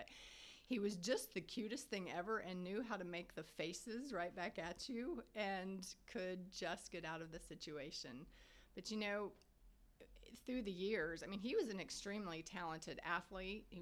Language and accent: English; Indiana, United States; moved away as an adult; now in Austin, United States; So I grew up in Indiana, and then when I graduated high school, I actually went to college in West Texas at Angelo State.